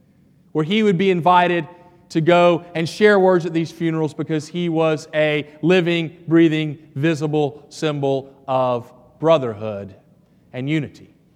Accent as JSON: {"language": "English", "town": "Boone", "region": "North Carolina", "country": "United States", "tie": "born or raised there", "said": "The home church that I grew up in Boone, North Carolina, had bullets placed in the offering plate after the pastor would talk about issues of race."}